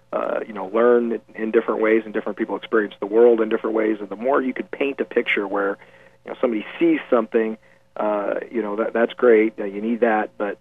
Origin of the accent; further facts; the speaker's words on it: Spokane, Washington, United States; I grew up here in Deer Park in Spokane. Spent a few years in the military in the intelligence field.